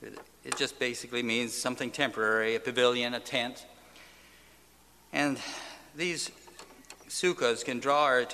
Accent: Canada; I'm from Canada, so I'm one of the few that are here from Canada

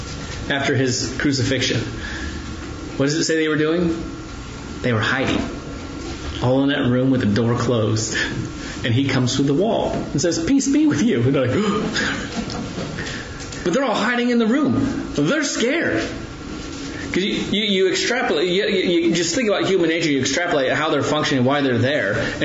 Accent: Ohio, United States; I grew up in Ohio, where you get a little bit more windy roads.

